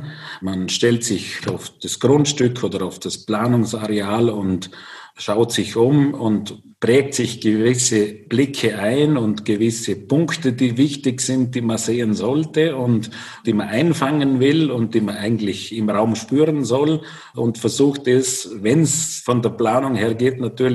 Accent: Vorarlberg, Austria; Natürlich ist es bei uns im Bregenzerwald der Hauptrohstoff, den wir verbauen.

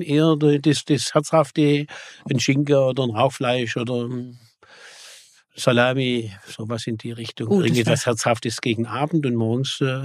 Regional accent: Waiblingen, Baden-Württemberg, Germany; Und ich brenne für Waiblingen, ich lebe für Waiblingen. Nicht nur Brot backen, sondern auch politisch. Mhm. Meine Heimat.

